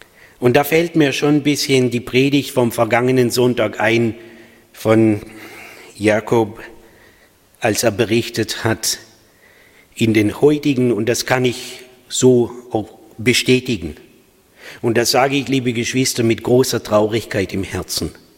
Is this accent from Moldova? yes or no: yes; Moldova; German is a second language; now in Germany; kein gebürtiger Schwabe. Das ist meine Frau. Ich komme aus Moldawien und deswegen bin ein bisschen emotionaler.